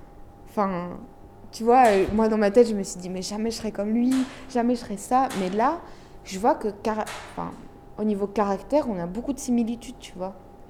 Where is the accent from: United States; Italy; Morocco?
Morocco; je suis marocaine